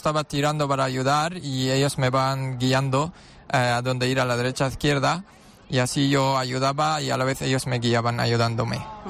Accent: Syria; now in Cartagena, Spain; encantado. Y bueno, yo soy sirio, pero bueno, mitad español porque la familia de mi madre son de Asturias.

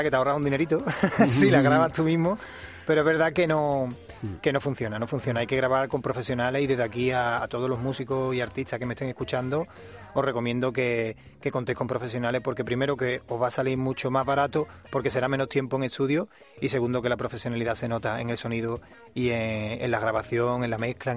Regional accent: Jerez de la Frontera, Andalusia, Spain; he tenido que contar con profesionales de mi tierra, de Jerez de la Frontera

